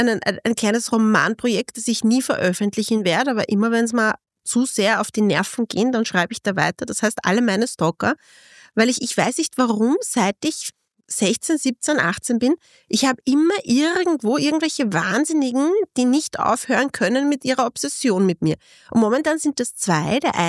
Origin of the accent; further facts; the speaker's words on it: Lower Austria, Austria; In der Nähe von St. Pölten und und St. Pölten ist eine sehr schöne Stadt, da bin ich in die Schule gegangen.